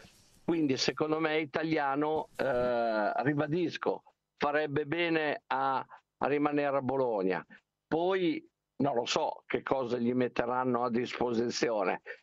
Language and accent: Italian; Turkey; anche se io sono turco.